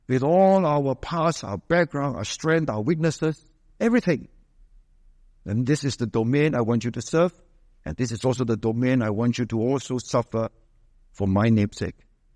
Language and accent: English; Seremban, Negeri Sembilan, Malaysia; also born or lived in Singapore; I was born in Singapore, brought up in Seremban. And then I ended up here.